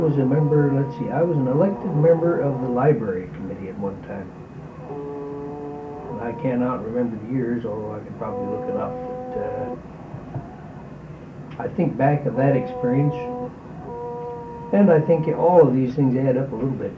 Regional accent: Pierre, South Dakota, United States; also born or lived in Canada; And lived around. I lived mostly in Pierre, South Dakota. That's where I grew up. That's where my high school and hometown is located.

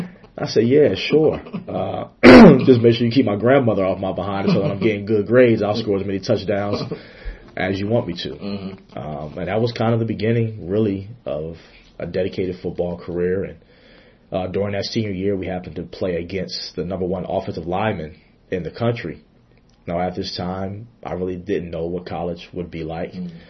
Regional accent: Chester, Pennsylvania, United States; Growing up in Chester, Pennsylvania, Southwest Philadelphia

